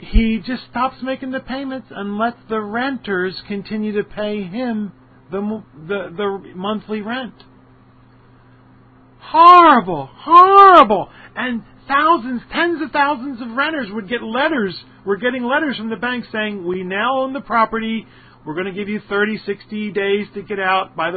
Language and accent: English; Philadelphia, Pennsylvania, United States; I'm from Philadelphia. Everybody in Philadelphia has a good friend.